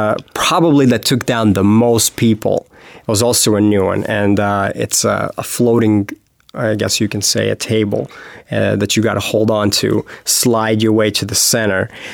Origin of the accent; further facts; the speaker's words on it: Las Vegas, Nevada, United States; But yeah, it's here in Vegas, which is another great thing. You know, it's exciting. My hometown.